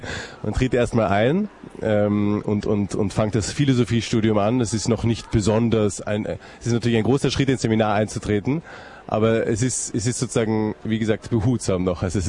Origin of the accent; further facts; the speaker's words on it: Vienna, Austria; Also ich komme aus Wien auch wenn man das nicht unmittelbar hört unbedingt. Ich bin nämlich auch ein bisschen ein Muttersöhnchen und meine Mutter ist Deutsche.